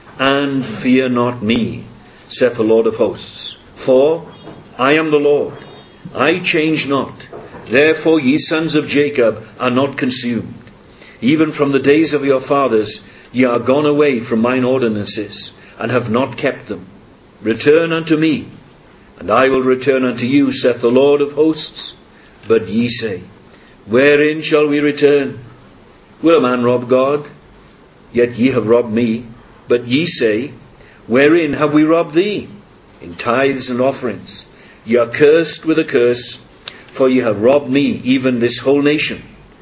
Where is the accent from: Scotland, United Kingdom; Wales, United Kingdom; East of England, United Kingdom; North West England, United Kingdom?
Wales, United Kingdom; I come from Wales, and Wales is a land of song.